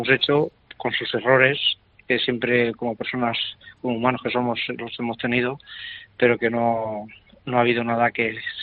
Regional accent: Almansa, Castilla-La Mancha, Spain; also born or lived in Albacete / Carcelén; yo nací en Albacete, a los 9 años viví en Carcelén y desde los 9 años vivo en Almansa. Entonces, nunca me he ido de Almansa

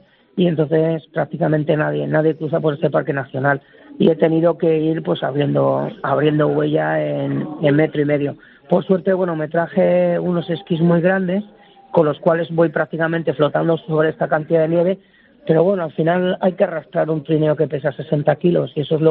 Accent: Íscar, Castile and León, Spain; born there; realmente yo nací en Íscara, en un pueblo, pero bueno, que el haber nacido en un sitio frío

